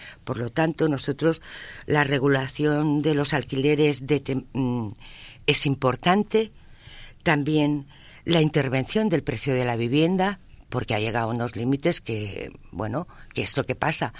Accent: Catalonia, Spain; Los catalanes no tenemos por qué esconder esto, ni mucho menos, no sé cómo decir, es que somos catalanes con una cultura y con una historia y con una manera de hacer.

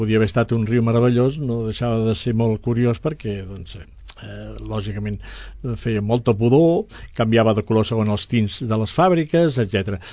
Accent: Camprodon, Catalonia, Spain; also born or lived in Figueres; jo vaig néixer a Figueres, però gairebé d'una forma circumstancial, perquè ja vivíem a Camprodon

